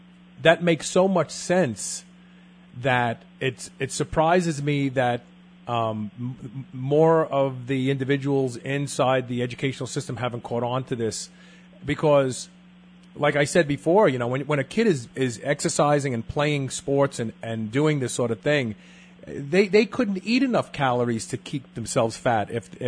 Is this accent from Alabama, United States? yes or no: no; Brooklyn, New York, United States; I was a product of PAL, the Police Athletic League, when I grew up in Brooklyn